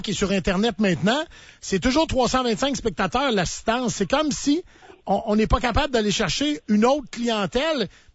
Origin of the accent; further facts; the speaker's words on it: Charlesbourg, Quebec, Canada; Je partais de chez moi à Charlebourg.